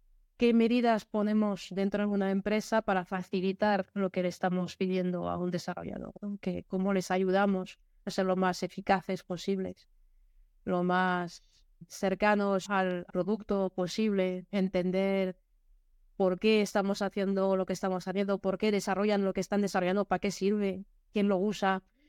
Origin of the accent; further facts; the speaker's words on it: France; Spanish is a second language; En 92 terminé la carrera, ¿no? En Francia, eso. Soy francesa de origen, se oye seguro